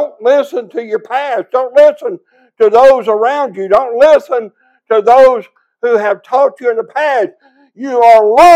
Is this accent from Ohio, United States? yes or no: no; Sulphur Springs, Texas, United States; I never forget a man I grew up with in Sulphur Springs, who's a Pentecostal preacher today.